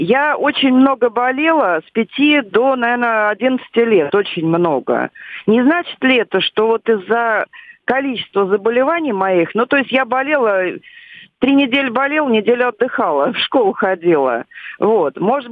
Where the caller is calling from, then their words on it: Moscow Oblast, Russia; я из Подмосковья, работаю в Москве. Я 60+ по возрасту.